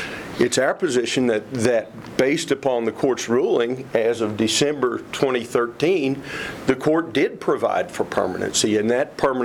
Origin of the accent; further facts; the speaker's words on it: Abingdon, Virginia, United States; I'm from Abingdon, Virginia.